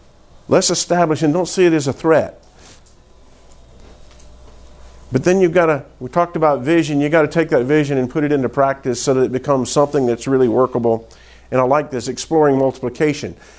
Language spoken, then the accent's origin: English; Daytona Beach, Florida, United States; I can remember growing up in Daytona Beach, Florida, and we didn't have air conditioning in my house.